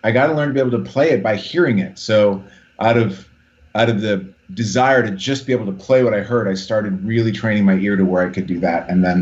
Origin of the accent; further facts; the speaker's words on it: South Dakota, United States; also born or lived in Phoenix; I was born in Phoenix, but I was a little kid. I lived with my grandparents in South Dakota.